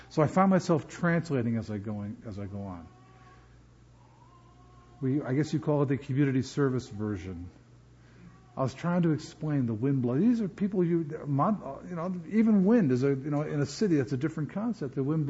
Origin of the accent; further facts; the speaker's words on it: New York, United States; Now, I'm from New York. I'm from out just outside of Woodstock.